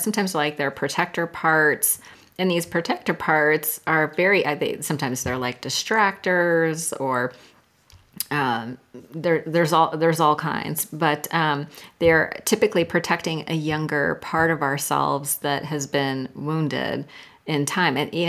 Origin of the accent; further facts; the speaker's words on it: California, United States; I am from Silicon Valley, and I was in high tech sales